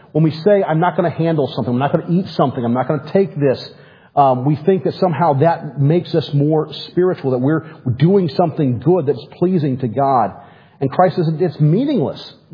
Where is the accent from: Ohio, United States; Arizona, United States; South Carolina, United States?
Arizona, United States; I'm coming from Arizona. Mormons are everywhere. I've grown up with Mormons.